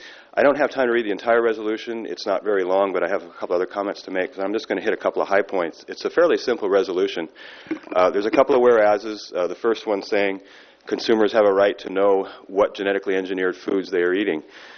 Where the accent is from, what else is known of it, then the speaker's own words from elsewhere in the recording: Atascadero, California, United States; I'm from Atascadero